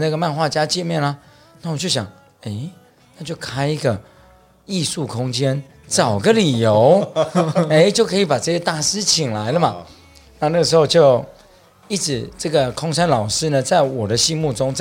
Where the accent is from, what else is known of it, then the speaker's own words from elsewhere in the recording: Tokyo, Japan; 就因为我小时候在日本长大、所以这个经常就回东京嘛